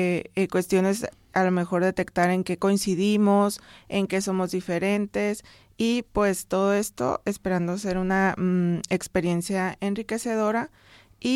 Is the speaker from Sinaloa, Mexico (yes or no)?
yes; Sinaloa, Mexico; yo soy originaria de Sinaloa y bueno, ahí realicé mis estudios de licenciatura y de maestría.